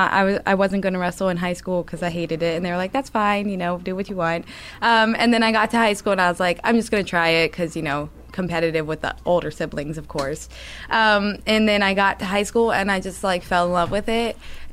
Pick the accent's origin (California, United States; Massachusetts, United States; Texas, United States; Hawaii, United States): Hawaii, United States; Molokai; So, yes, I'm from Hawaii. I'm from a little island right near Maui called Molokai.